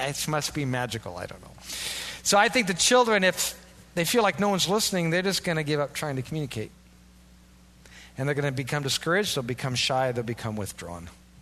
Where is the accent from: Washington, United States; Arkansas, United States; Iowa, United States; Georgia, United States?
Iowa, United States; And, of course, I'm from Iowa.